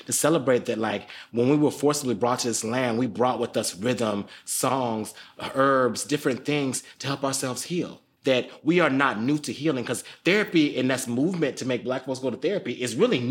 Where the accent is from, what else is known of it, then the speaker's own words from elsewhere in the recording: Florida, United States; I grew up in South Florida, you know, in families and in communities that were struggling with a lot of different things.